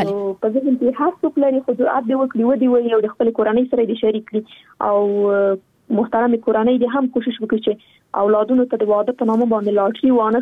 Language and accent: Pashto; Afghanistan; زه خو شخصا په جګړه کې پیدا شوی یم، دا د په جګړه کې رالویه شولم